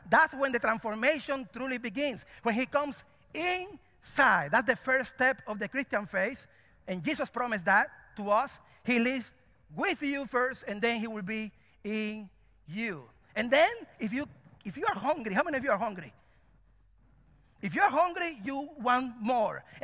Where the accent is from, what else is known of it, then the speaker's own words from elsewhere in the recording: Cuba; I'm from Cuba. I love mangoes.